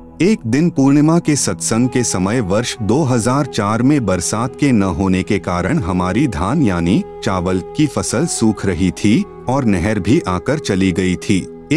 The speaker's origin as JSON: {"language": "Hindi", "town": "Petwar", "region": "Haryana", "country": "India", "lives_now": "Jind, India", "said": "गांव पेटवाड़, तहसील हांसी, जिला हिसार का रहने वाला हूं। अब एम्प्लाइज कॉलोनी जेल के सामने जींद में सपरिवार रहता हूं।"}